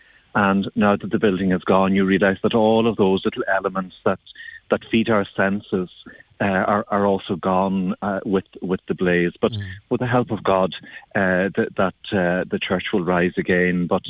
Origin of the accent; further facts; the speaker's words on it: Ireland; and that has great significance for us as Irish people because, you know, the themes of death and resurrection mm. are part of our history of the nation